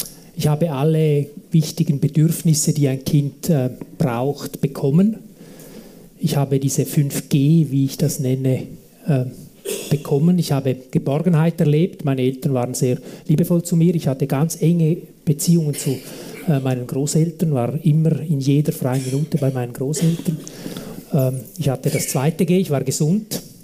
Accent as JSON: {"language": "German", "town": "Davos", "region": "Graubünden", "country": "Switzerland", "tie": "born or raised there", "said": "Ich bin in Davos aufgewachsen, in einem Dorf, heute eine Stadt, damals etwas kleiner, in Davosdorf, das ist eine kleine Gemeinschaft"}